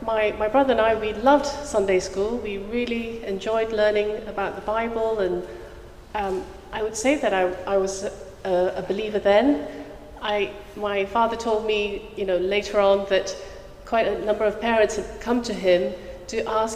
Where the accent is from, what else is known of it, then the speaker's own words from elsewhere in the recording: Malaysia; Well, I was born in Malaysia and I grew up there. My parents were not religious